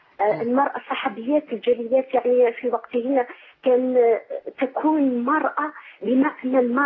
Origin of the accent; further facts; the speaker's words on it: Algeria; يا شيخ انا اخ من الجزائر.